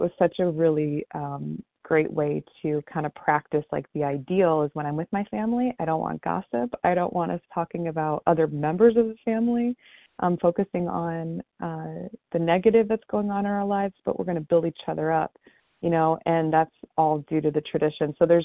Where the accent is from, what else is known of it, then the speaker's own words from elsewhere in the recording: Akron, Ohio, United States; I'm from Akron, Ohio, and I am a grateful, recovering, compulsive overeater.